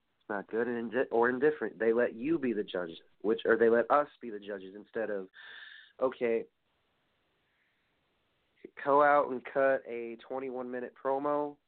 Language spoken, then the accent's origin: English; New York, United States; there's already plans for WrestleMania 35 next year in my hometown in New York.